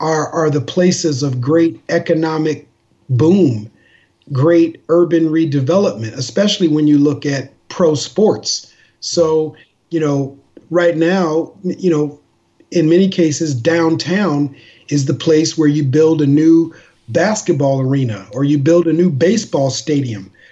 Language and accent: English; Minneapolis, Minnesota, United States; I grew up in Minneapolis, Minnesota, you know, when I was growing up in Minneapolis, it was still at a time where the city was becoming more and more integrated in particular neighborhoods